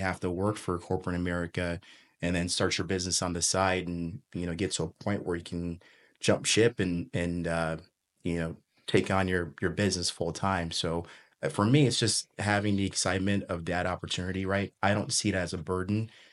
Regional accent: Zimbabwe; So I grew up speaking in English. The secondary language is Shona.

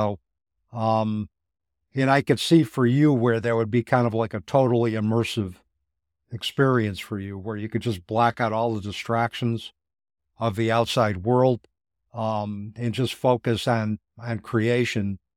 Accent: Utica, New York, United States; I teach art students at the Pratt Munson School of Art in my hometown of Utica, New York.

